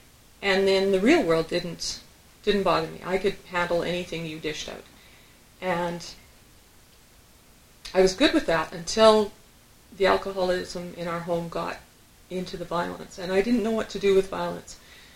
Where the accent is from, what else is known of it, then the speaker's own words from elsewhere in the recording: Spruce View, Alberta, Canada; I grew up in Spruce View, Alberta, a farming community of Danish people, and we were Dutch. So we blended in well.